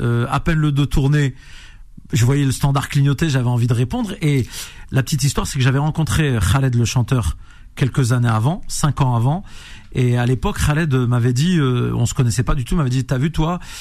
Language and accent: French; Nantes, Pays de la Loire, France; je dis que je viens de Nantes